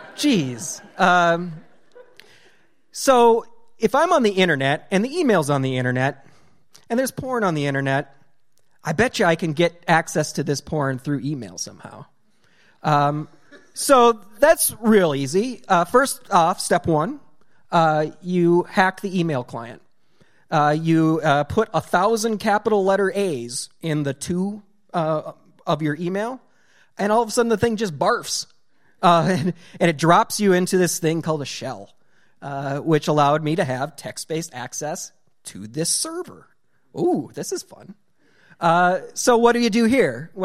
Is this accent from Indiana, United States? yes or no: no; North Dakota, United States; So in my hometown of 600 people, which I live 10 miles from, there is one gas station at the time. It had pop and gas. That's it.